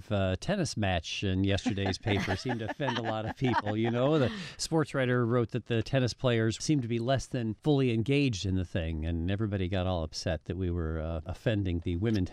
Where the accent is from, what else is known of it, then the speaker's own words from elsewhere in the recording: South Dakota, United States; also born or lived in Northeast US; You see, and I'm from South Dakota.